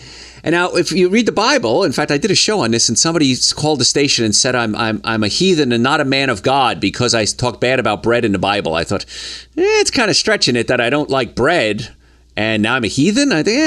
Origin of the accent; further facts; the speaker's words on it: Hoboken, New Jersey, United States; And growing up in Hoboken, New Jersey, there was a lot of brick oven bakeries there